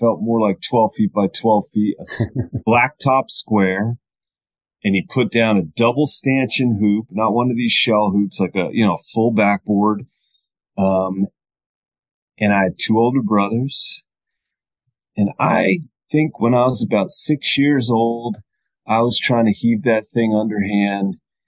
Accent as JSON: {"language": "English", "region": "New Jersey", "country": "United States", "tie": "born or raised there", "said": "I grew up in Northwest New Jersey, so we rooted for the New York teams."}